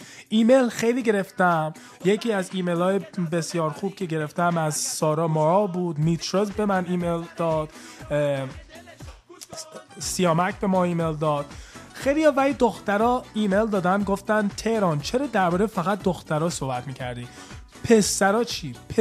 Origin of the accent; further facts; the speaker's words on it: United States; Persian is a second language; دورگه هستم، یعنی پدرم ایرونی، مادرم هم سیاه پوست آمریکایی هستش، من خودم متولد اینجا هستم، یعنی آمریکا هستم، تو اینجا هم بزرگ شدم